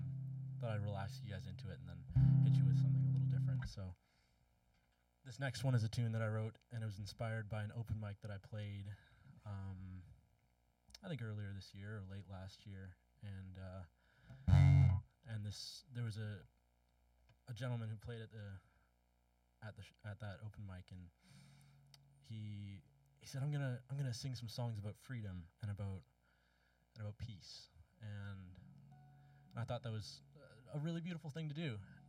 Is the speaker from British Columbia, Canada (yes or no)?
yes; British Columbia, Canada; I grew up in the Skeena Valley for most of my childhood and then in the Kitwunga Valley since a few years ago.